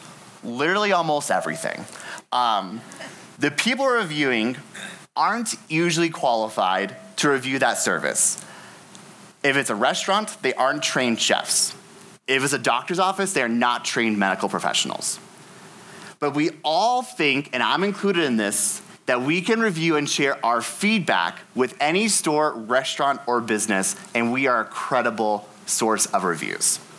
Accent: Kentucky, United States; This is actually very close to where I grew up in Kentucky, Great Smoky National Park.

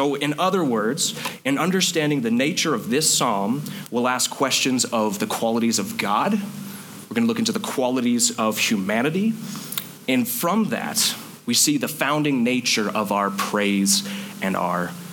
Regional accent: Thornton, Colorado, United States; also born or lived in Minnesota; So I grew up in Thornton, Colorado with my two sisters

